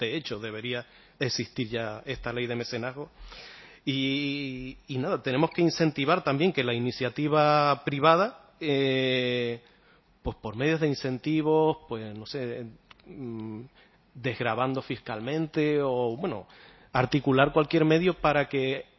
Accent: Canary Islands, Spain; donde yo vengo, de la isla de La Gomera

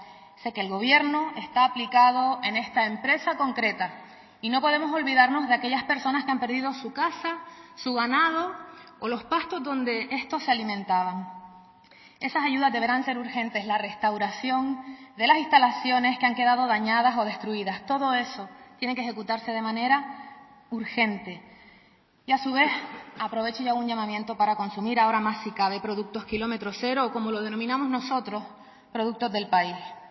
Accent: Canary Islands, Spain; como Gran Canaria, como ciudadana de este archipiélago

